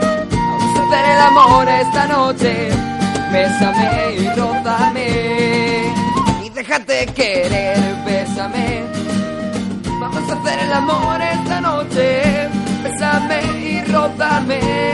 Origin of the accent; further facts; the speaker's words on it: Community of Madrid, Spain; De Coslada y Alcalá de Henares.